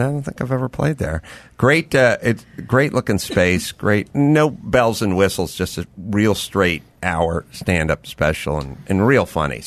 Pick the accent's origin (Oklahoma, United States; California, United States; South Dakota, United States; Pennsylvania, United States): California, United States; So that's where I come from. I come from a vacuum of comedy. Because these people talking about growing up in New York and the scene and everything. Yeah. The Valley, there is no place that has this many human beings living and zero comedy places.